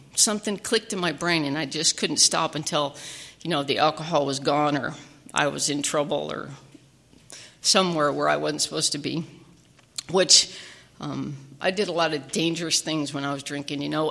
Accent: Midland, Michigan, United States; born there; now in San Diego, United States; Been in San Diego for quite a while, but I was born in Midland, Michigan.

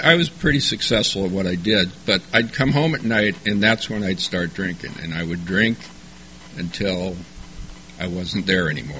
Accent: San Diego, California, United States; I grew up here in San Diego. There's five of us kids. We all get along great. Grew up in Ocean Beach in the 50s and the 60s.

